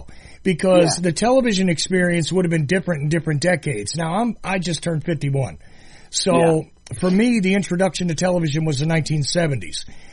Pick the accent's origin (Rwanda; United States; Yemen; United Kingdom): United States; New Jersey; You know, growing up in New Jersey, which meant I had access to New York.